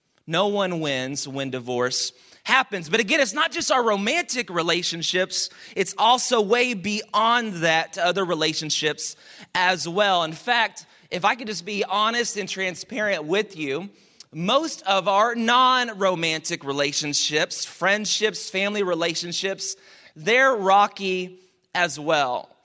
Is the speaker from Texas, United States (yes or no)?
yes; Dallas, Texas, United States; I'm from Dallas, if you didn't know, and so I'm learning to love the Texans.